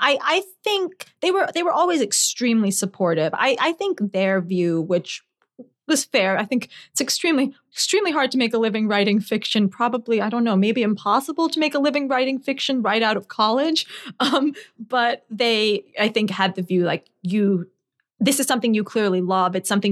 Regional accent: Scotland, United Kingdom; I always really loved British and Irish history, partly because I grew up in Scotland.

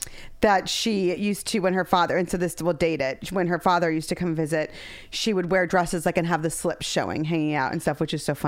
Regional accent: Ohio, United States; And, you know, growing up in Ohio, you know, she didn't work.

